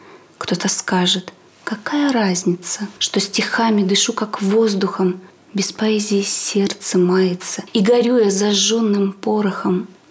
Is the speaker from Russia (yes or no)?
yes; Reshoty, Novosibirsk Oblast, Russia; Я вообще из Качковский район, село Решоты. Детство свое я проводила со своей бабушкой.